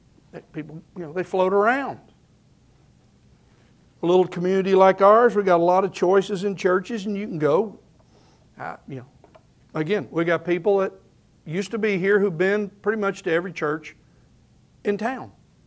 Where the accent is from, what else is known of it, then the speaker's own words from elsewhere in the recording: Oklahoma City, Oklahoma, United States; I'm thankful for those who took care and helped me along in the little Baptist church I grew up in Oklahoma City.